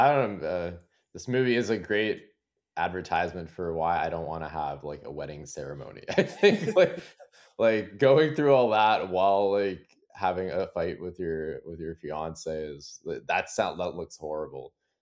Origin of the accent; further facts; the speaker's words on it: England, United Kingdom; by the way, I'm British. And like, we don't do that's weird. We don't